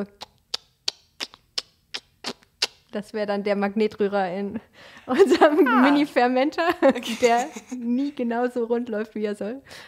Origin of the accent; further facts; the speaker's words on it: North Rhine-Westphalia, Germany; Nein, ich komme aus dem Ruhrgebiet.